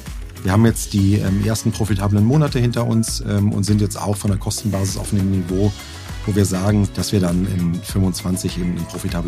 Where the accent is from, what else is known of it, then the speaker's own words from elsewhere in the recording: Berlin, Germany; bin tatsächlich gebürtiger Berliner.